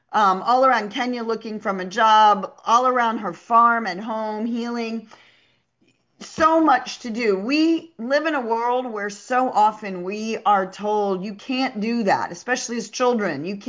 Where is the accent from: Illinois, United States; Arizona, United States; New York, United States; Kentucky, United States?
New York, United States; My friends, I grew up in New York, and New Hampshire is very cold